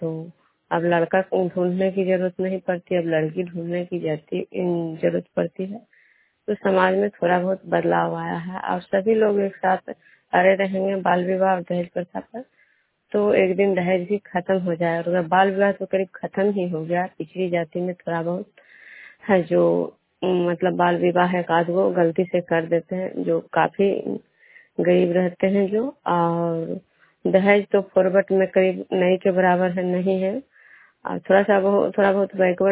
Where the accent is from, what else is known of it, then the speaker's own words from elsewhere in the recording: Vishnupur, Bihar, India; मैं बिष्णुपुर ग्राम खजरा पंचायत नालंदा जिला नानुसा प्रखंड के निवासी हूँ।